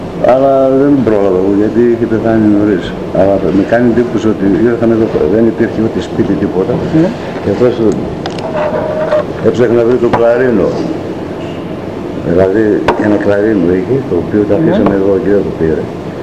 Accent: Serres, Central Macedonia, Greece; also born or lived in Niapouli, Kozani; Εδώ μεγάλωσα από... Έφυγε από εδώ η μάνα μου έγκυος, ξέρω εγώ, Σάραντα και γεννήθηκα εκεί

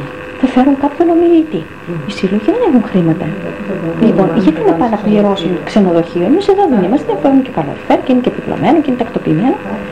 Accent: Thasos, Eastern Macedonia and Thrace, Greece; born there; now in Drama, Greece; Εγώ γεννήθηκα στη Θάσο. Εργάστηκα στην Καβάλα. Εκεί γνώρισα τον άντρα μου και ήρθαμε στην Δράμα.

